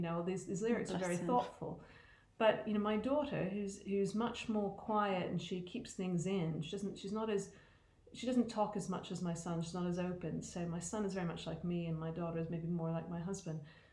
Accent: Halifax, Nova Scotia, Canada; coming from a relatively small part of the world. I mean, it's a city, not a town, but I'm from Halifax in Nova Scotia. And in my family, you know, we didn't have passports. No one had been to university.

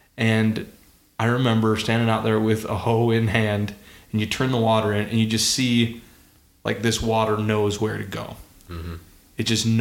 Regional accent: Mill Creek, Utah, United States; I remember growing up. I grew up in Mill Creek in Salt Lake

